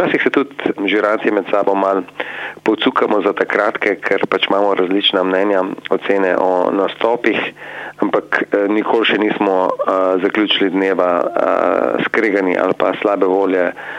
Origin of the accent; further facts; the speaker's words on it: Vipava, Gorizia, Slovenia; jaz sem doma iz Vipave